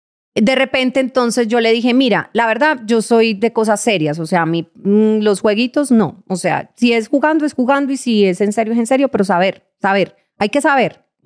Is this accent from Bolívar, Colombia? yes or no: no; Cali, Valle del Cauca, Colombia; moved away as an adult; now in Bogotá, Colombia; yo nací en Bogotá. Lo que pasa es que de 14 meses me llevaron a Cali hasta los 20 años, ya a los 18, 20 años llegué. A los 18 vine a modelar varias veces con algunas marcas, me regresaba. Y a los 20 ya me vine a vivir a Bogotá.